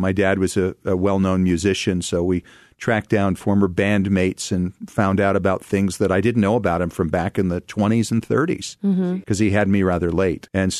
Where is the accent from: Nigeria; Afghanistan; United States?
United States; East Coast; born there; I've also learned to appreciate history and how my people kind of fit into that, because I was born in the East.